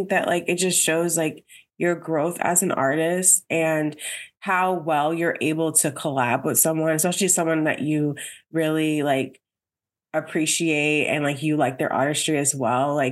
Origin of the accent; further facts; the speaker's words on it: New Jersey, United States; I'm from New Jersey. So, like, I usually go to concerts, like, basically in Jersey or in New York.